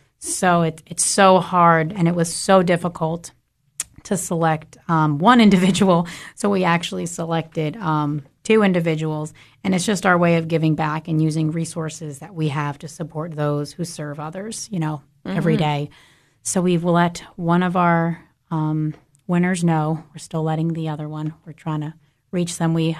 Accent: New York, United States; if you think back, I'm originally from New York.

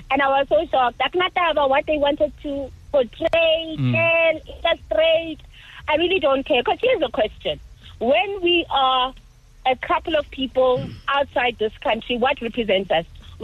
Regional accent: South Africa; And if we are South African, guys, we are South African.

